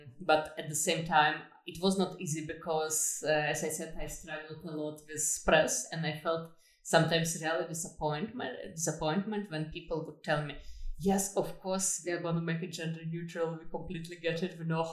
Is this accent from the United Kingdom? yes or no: no; Russia; moved away as an adult; now in Amsterdam, Netherlands; I'm based in Amsterdam, the Netherlands, but I was born and raised in Russia. For 15 years I live in the Netherlands